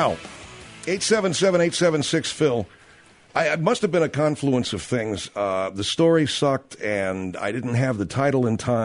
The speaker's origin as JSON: {"language": "English", "region": "California", "country": "United States", "tie": "born or raised there", "said": "Now, I grew up in the San Gabriel Valley. The San Gabriel Valley is the northeastern valley from the city of Los Angeles."}